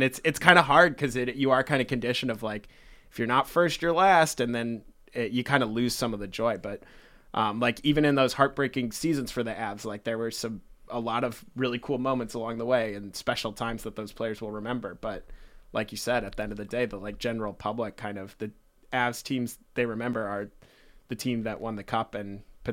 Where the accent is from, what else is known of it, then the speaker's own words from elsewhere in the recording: St. Louis, Missouri, United States; I grew up a big baseball fan, I'm from St. Louis, and grew up a big Cardinals fan